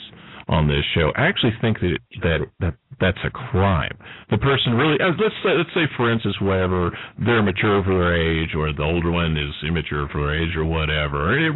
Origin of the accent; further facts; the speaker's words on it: Texas, United States; You know, I'm also from Texas.